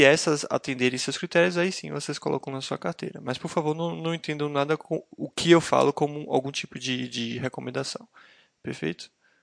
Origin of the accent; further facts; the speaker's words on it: Salvador, Bahia, Brazil; Sim, sou baiano. Baiano e soteropolitano. Dá para notar, talvez, pelo meu sotaque.